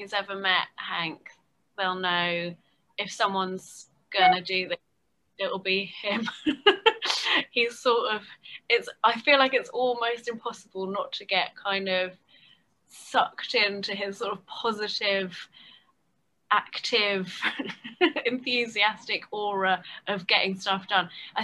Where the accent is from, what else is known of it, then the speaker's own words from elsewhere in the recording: England, United Kingdom; And, I'm English. I grew up in England.